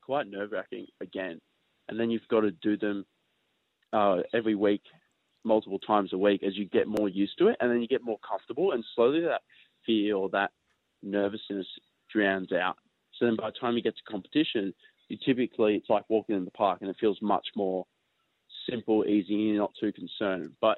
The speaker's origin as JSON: {"language": "English", "town": "Newcastle", "region": "New South Wales", "country": "Australia", "tie": "born or raised there", "lives_now": "Sydney, Australia", "said": "I grew up in Newcastle and moved to Sydney to try and make the Olympics."}